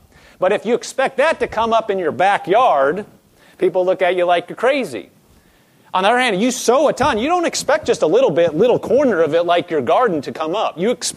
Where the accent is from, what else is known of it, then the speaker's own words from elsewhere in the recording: Omaha, Nebraska, United States; I'm from Nebraska, now I didn't grow up on a farm, but I don't have to drive too far to see a lot of farms from where I live. You know, I grew up in the city in Omaha